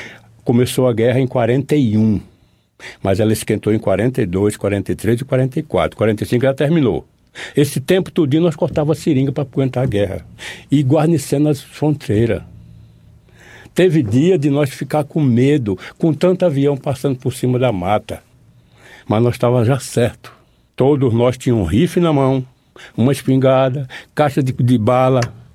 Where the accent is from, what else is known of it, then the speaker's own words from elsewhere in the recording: Alagoinhas, Bahia, Brazil; Eu sou baiano, sou filho da cidade de Alagoinha, no estado da Bahia.